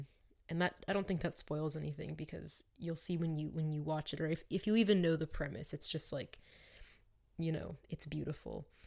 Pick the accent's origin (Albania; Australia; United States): United States; California; that's kind of a pun because I'm from California.